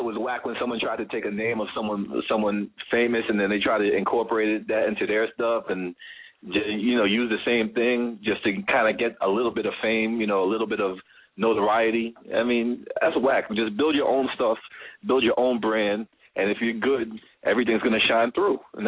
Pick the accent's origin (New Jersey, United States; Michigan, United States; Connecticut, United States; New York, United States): New York, United States; Brooklyn; See, I'm from Brooklyn, Queens, but you ain't never gonna tell.